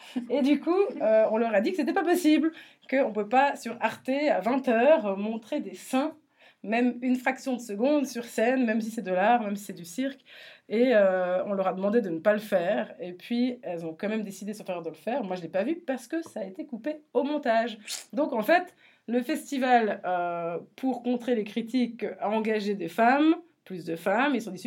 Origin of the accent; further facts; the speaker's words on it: Jura, Switzerland; born there; now in Valais, Switzerland; En fait, je suis un peu une fausse valaisanne, mais donc je suis née au Jura.